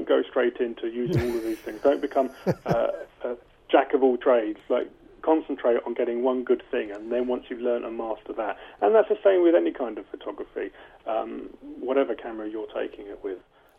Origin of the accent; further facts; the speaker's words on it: Brighton, South East England, United Kingdom; the Olympic torch came through my hometown of Brighton.